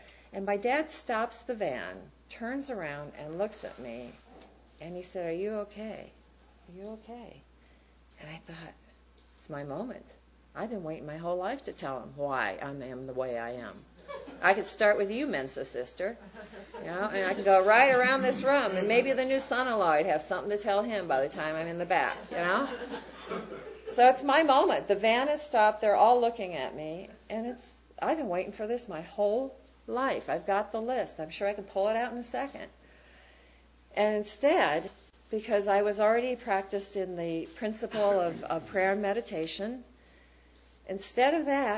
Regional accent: Wisconsin, United States; accent: Midwest; And I was so from Wisconsin, if I was out in the world, because I had that Midwest accent

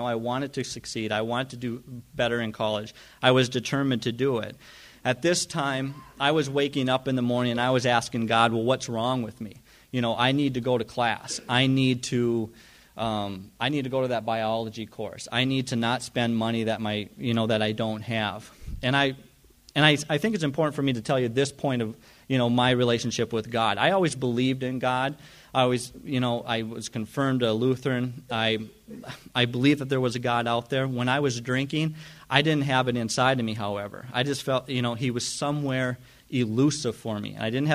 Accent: Jamestown, North Dakota, United States; I wanted to go up to UND because I wanted to get away from Jamestown, my hometown.

